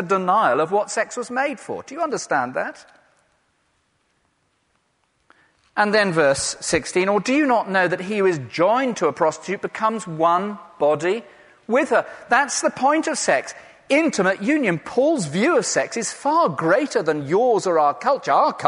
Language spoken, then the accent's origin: English; England, United Kingdom; I am sufficiently English not to go up and say, excuse me, are you a biological miracle?